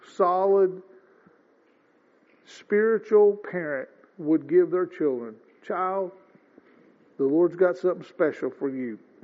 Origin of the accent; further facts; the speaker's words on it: Missouri, United States; I understand Manoah. I'm from Missouri. I'm a native Missourian.